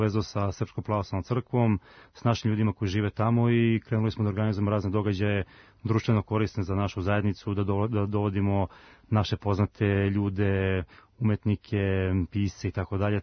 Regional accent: Belgrade, Serbia; also born or lived in Netherlands; now in Slovenia; Ja sam rođeni Beograđanin i do 2000. godine sam živeo u Beogradu, nakon čega sam me put odveo u inostranstvo, prvo u Holandiju, a na kraju evo i Sloveniju.

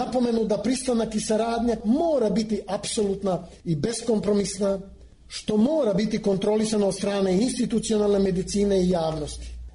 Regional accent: Belgrade, Serbia; born there; Rođen sam u Beogradu

